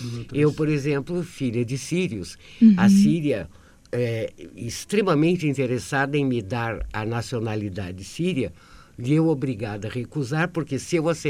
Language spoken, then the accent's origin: Portuguese; Brazil; Então, a garantia que nós, descendentes, tivemos foi que nós nascemos aqui, nós somos brasileiros.